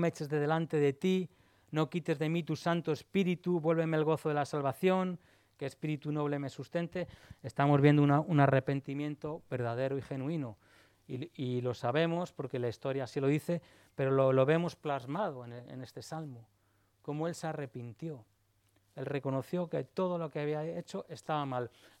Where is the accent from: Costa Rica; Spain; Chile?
Spain; Y tengo orígenes, soy español como todos.